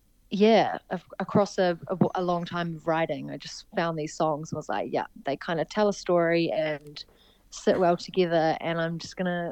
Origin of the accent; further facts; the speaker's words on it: New Zealand; I've got a big Spanish family who, because I grew up in New Zealand